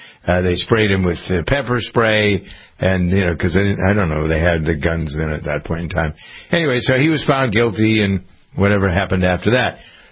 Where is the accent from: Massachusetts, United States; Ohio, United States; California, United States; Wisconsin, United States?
Massachusetts, United States; Framingham; my hometown of Framingham, Massachusetts